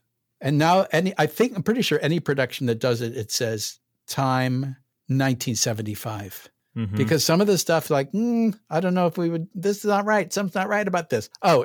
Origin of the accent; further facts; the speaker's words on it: St. Louis, Missouri, United States; I'm 21. I'm from St. Louis."